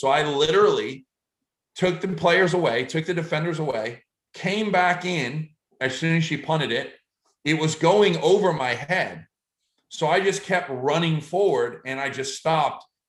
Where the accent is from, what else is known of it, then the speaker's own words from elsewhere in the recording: New York, United States; and I'm from New York. I've got an Irish Italian background.